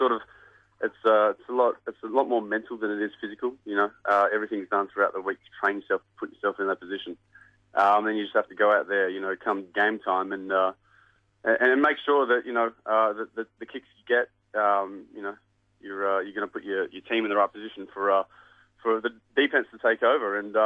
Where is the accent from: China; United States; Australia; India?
Australia; as an Aussie